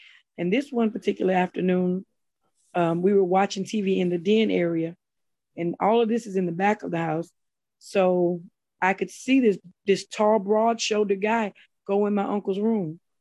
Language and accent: English; Mobile, Alabama, United States; Well, growing up in Mobile, Alabama, as a little girl, we had a haunted house.